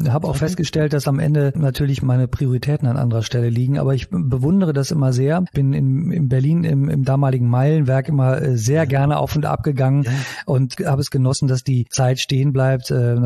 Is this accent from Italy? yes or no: yes; Italy; ich bin in Italien aufgewachsen